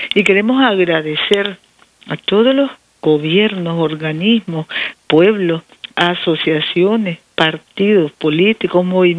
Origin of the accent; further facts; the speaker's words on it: Nicaragua; porque es lo que somos, familia nicaragüense que vive con valores cristiano y solidario